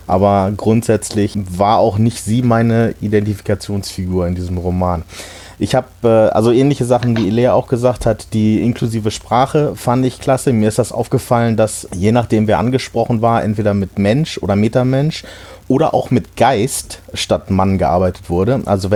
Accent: Hanover, Lower Saxony, Germany; neben Hannover, wo ich herkomme.

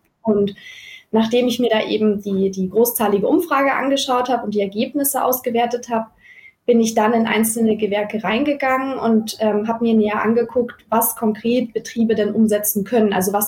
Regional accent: Munich, Bavaria, Germany; Ich komme aus München

